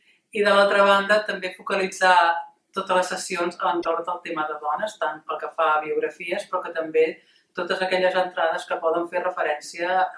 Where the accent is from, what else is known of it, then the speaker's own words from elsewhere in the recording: Barcelona, Catalonia, Spain; de Barcelona